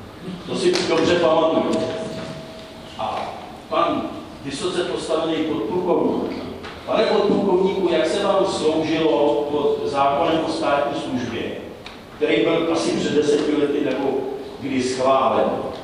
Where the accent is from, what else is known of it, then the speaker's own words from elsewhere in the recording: Strakonice, South Bohemian Region, Czechia; jsem ze Strakovic.